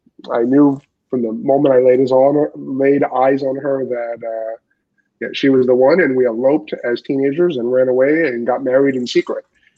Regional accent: Philadelphia, Pennsylvania, United States; So I grew up in the Philadelphia area of Pennsylvania, and my family was dispersed across Pennsylvania and New Jersey.

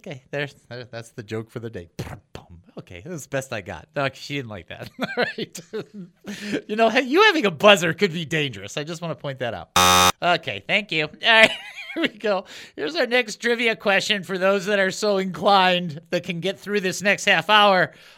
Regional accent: Michigan, United States; See, now, I'm from originally from Michigan, so you know, we think blue and gold.

